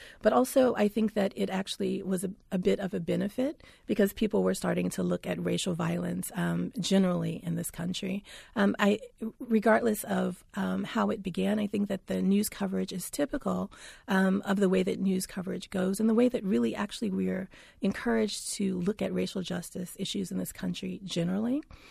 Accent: Mississippi, United States; There was the hanging of Otis Byrd in my home state of Mississippi in 2015

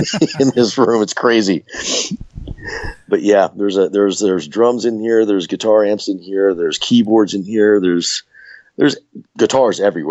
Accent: Illinois, United States; now in New Jersey, United States; Actually, to be truthful, I'm actually from Illinois, but I've lived in New Jersey for quite a long time. So I just live here.

